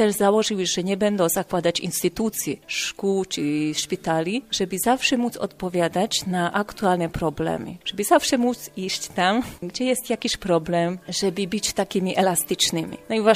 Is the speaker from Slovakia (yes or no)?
yes; Slovakia; now in Leszno, Poland; Ja jestem narodowością Węgierka, ale pochodzę ze Słowacji. Należę do naszej węgierskiej prowincji.